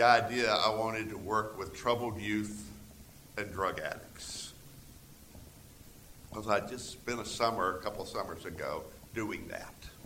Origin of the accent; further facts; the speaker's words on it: Macon, Georgia, United States; also born or lived in Philadelphia; then I spent 10 years in Philadelphia, and then felt a call that God was taking me back to my hometown of Macon, Georgia